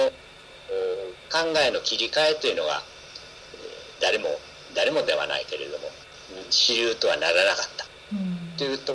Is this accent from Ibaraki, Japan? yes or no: no; Osaka, Japan; いえいえ、大阪です。